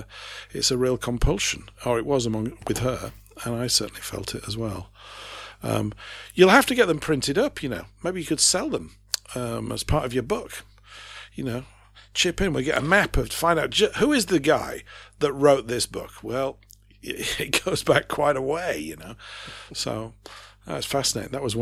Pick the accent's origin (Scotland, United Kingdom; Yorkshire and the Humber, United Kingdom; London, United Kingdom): Yorkshire and the Humber, United Kingdom; I'm from Yorkshire. We don't have any nobility up there.